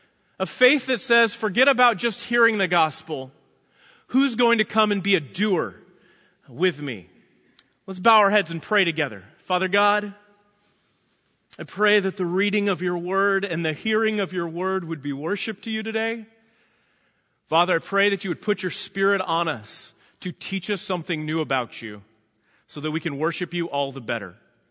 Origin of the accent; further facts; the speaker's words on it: Texas, United States; now in South Carolina, United States; I pastor a small church out in South Carolina, but I am a Texan and a proud Texan.